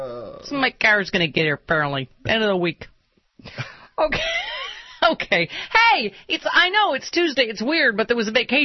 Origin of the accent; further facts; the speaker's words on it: Lockport, New York, United States; From Lackport, my hometown.